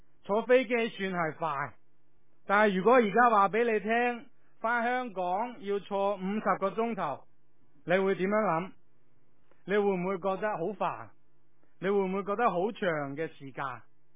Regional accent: China; 但系我哋中国人习惯咗系用烧肉、用鸡

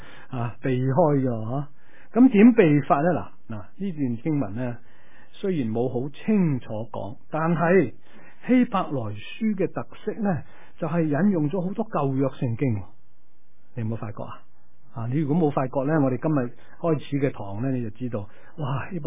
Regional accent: Guangdong, China; 我哋广东人咁讲啦

